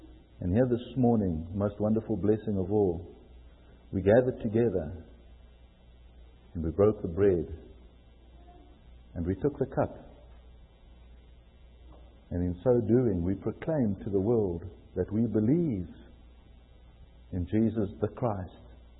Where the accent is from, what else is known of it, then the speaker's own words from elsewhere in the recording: South Africa; accent: South African English; Because I'm speaking a South African English.